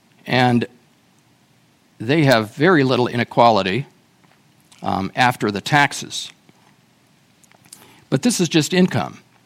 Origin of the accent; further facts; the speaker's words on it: Midwest, United States; As I said, I grew up in the Midwest. We were very conservative where I grew up. And I grew up around a lot of poor farmers, family farmers, who were just trying to make a living.